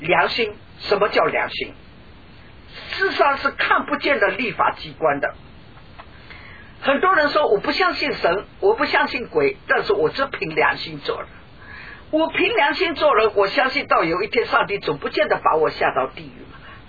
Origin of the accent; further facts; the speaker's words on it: China; 我们中国人特别欢喜讲因果报应